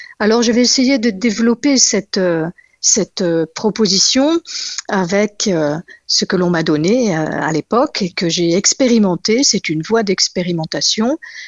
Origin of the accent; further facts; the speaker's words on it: Grand Est, France; born there; je suis née dans les Vosges, donc c'est une terre riche de sensations, riche de sensibles, riche de mémoire, extrêmement riche de mémoire.